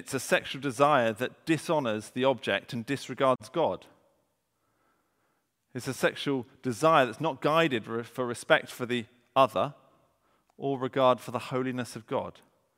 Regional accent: United Kingdom; We don't talk about it, of course. We're British.

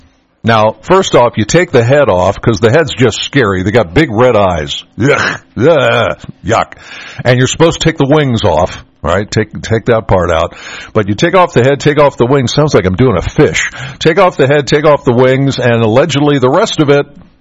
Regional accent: Penns Valley, Pennsylvania, United States; I said, okay, I'm from Penns Valley. What about Penns Valley?

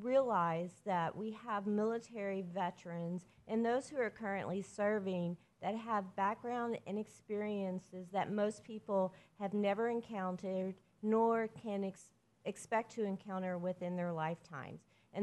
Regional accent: Alexandria, Louisiana, United States; also born or lived in Tacoma, Washington; So, I was born in Tacoma, Washington, near an active duty Army base, was raised in Alexandria, Louisiana, near an active duty Air Force base.

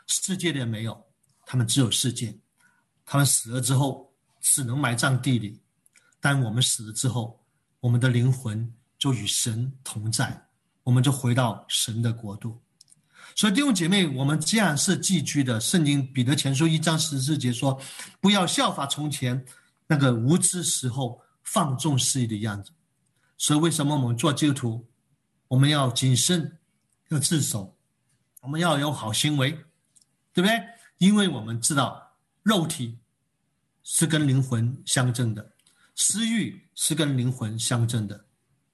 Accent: China; now in Toronto, Canada; 我是中国人，我当然喜欢想，哎呀，北京，北京，北京，对不对？但是我又是住在加拿大，住在多伦多

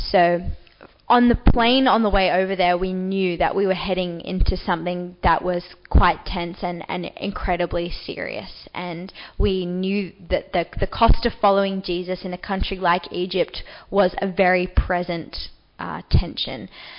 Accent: Manly, New South Wales, Australia; now in Bilgola Plateau, Australia; From the Northern Beaches. So I live in Bilgola Plateau now, but I grew up in Manly.

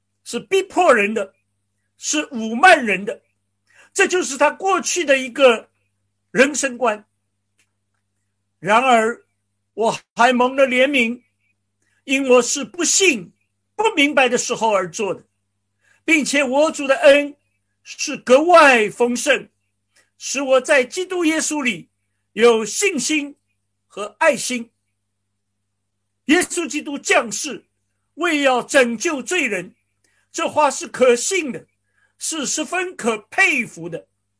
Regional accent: China; 我们常常祷告好像我们中国人说叫小和尚念经，口不应心。

